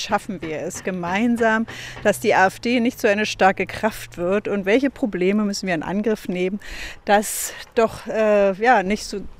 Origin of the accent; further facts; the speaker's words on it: Lübben, Brandenburg, Germany; aus Lübben